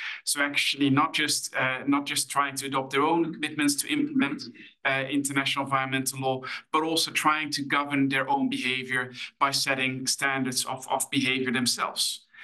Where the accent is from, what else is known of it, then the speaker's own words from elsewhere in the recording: Netherlands; English is a second language; you already see some indications from my home country here, and you'll probably know about them as well. In the Netherlands